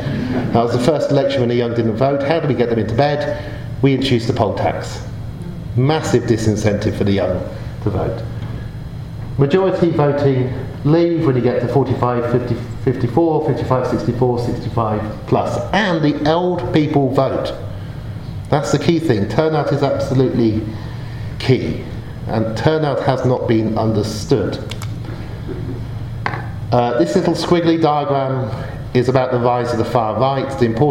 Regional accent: Oxford, South East England, United Kingdom; born there; I was born in Oxford

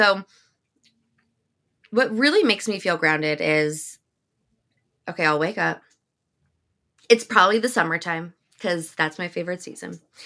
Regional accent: New Jersey, United States; But I grew up in Monmouth County, which is like 25 minutes. Like where I grew up is like 25, 30 minutes from the beach.

